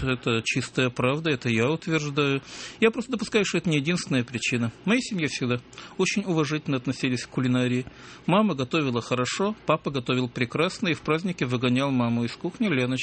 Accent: Odesa, Odesa Oblast, Ukraine; Нет, я одессит, это невозможно.

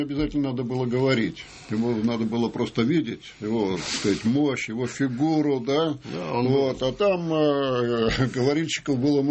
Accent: Khabarovsk, Khabarovsk Krai, Russia; в Хабаровске, в моем родном городе

